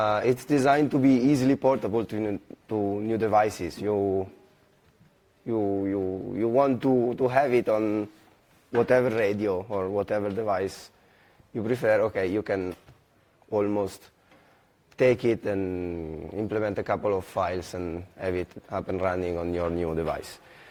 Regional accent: Milan, Lombardy, Italy; English is a second language; I come from Milan, Italy.

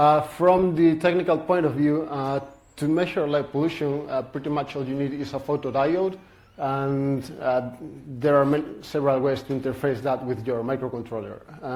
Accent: Spain; English is a second language; I'm from Spain.

